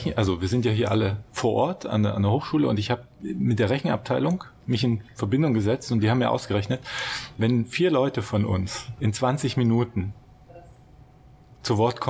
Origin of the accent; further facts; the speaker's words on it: Bielefeld, North Rhine-Westphalia, Germany; versucht, als Bielefelder.